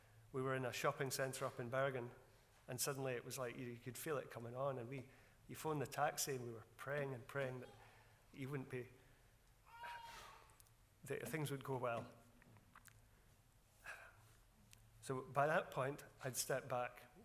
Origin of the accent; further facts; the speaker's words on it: Scotland, United Kingdom; because I'm a Scotsman